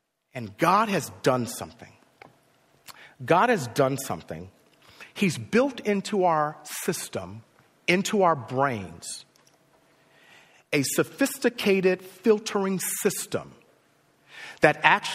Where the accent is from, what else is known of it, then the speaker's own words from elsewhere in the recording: Chicago, Illinois, United States; Like I grew up in Chicago and I had friends that lived near the L train.